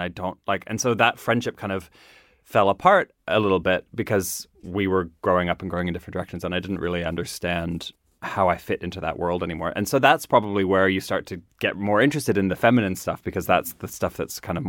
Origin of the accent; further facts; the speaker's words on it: Nova Scotia, Canada; So I grew up in Nova Scotia, which is like a fishing, rural area. It's, if you picture like northern Scotland, you're kind of imagining the right kind of place. There are lots of backwards mentalities there, especially when it comes to things like race and gender. And I was in a very small town.